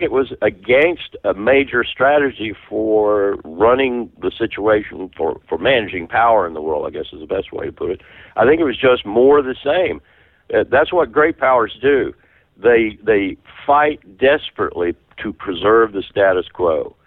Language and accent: English; Virginia, United States; Here in my home state of Virginia, Norfolk, they're going to have to make a decision